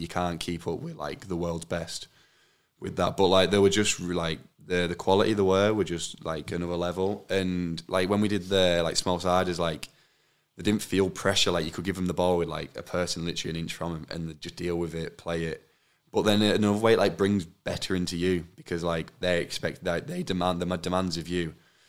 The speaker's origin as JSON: {"language": "English", "region": "England", "country": "United Kingdom", "tie": "born or raised there", "said": "growing up in England"}